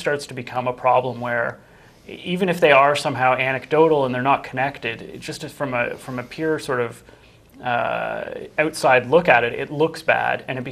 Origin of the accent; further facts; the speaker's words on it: Ontario, Canada; I come from Northern Ontario, so I'm kind of interested.